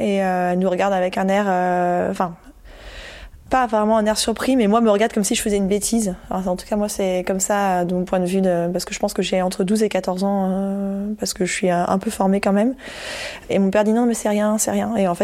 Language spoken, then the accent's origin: French; La Bohalle, Pays de la Loire, France; Et on a grandi à La Boale, à une quinzaine de kilomètres d'Angers, sur les bords de Loire, un charmant petit village.